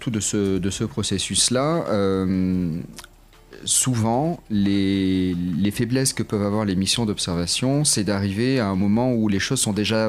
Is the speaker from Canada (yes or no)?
no; France; Que ce soit pour mon pays d'origine, la France